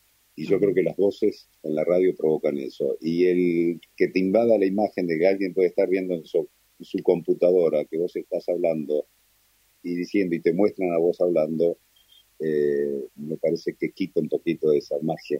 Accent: Rosario del Tala, Entre Ríos, Argentina; moved away as an adult; cuando yo me fui de casa a los 19 años después de haber hecho la colimba allá en Rosario del Tala, en mi pueblo, y a buscar nuevos horizontes

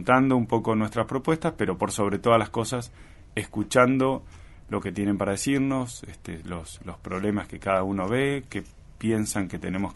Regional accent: Tierra del Fuego, Argentina; a mi familia, que somos de Tierra del Fuego desde hace muchísimos años

